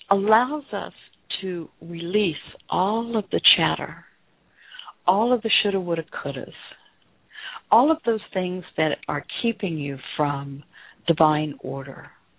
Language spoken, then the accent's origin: English; the South, United States; with the way I was raised in the South, and I grew up in a religion that was hellfire, brimstone, fear, guilt.